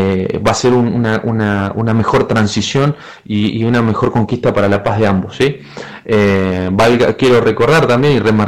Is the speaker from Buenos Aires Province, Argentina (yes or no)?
no; Mendoza, Argentina; soy abogado de Argentina, de la provincia de Mendoza.